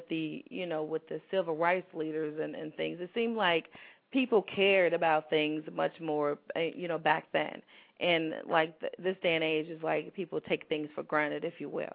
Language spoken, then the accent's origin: English; United States; I'm an American also. I have children that are Americans.